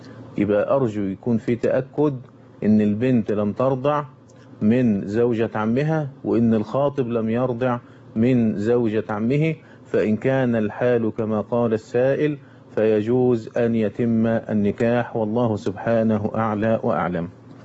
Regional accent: Egypt; وجرت العادة عندنا في مصر

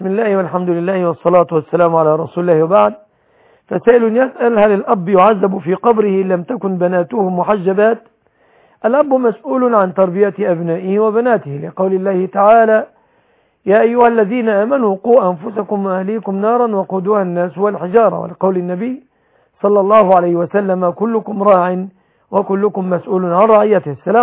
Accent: Egypt; لعل الله أن يحفظ بلادنا مصر وبلاد المسلمين من كل مكروه وسوء.

